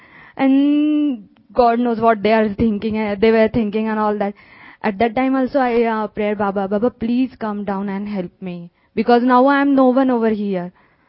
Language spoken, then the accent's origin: English; Pune, Maharashtra, India; I'm from Pune, India.